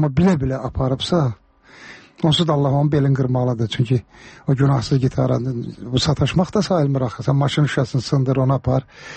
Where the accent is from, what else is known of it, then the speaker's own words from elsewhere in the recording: Karabakh, Azerbaijan; Məndə zarafatçı Qarabağlıyam